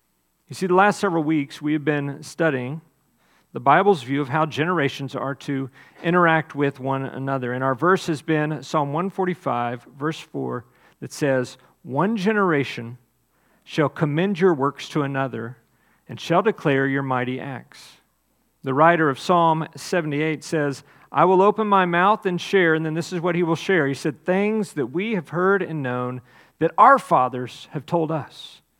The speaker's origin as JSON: {"language": "English", "region": "Texas", "country": "United States", "said": "And I'm from Texas. I sometimes say poem, sometimes say poem, all right?"}